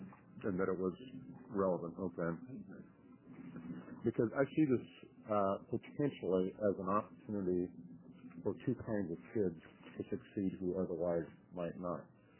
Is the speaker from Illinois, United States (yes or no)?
no; Portland, Oregon, United States; the kids that I grew up around in Northeast Portland